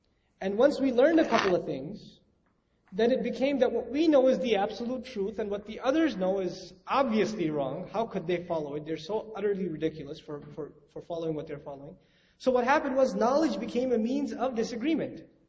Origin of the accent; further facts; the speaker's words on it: Pakistan; I'm Pakistani, I can talk to the Pakistanis much easier, right? So I go talk to him in Urdu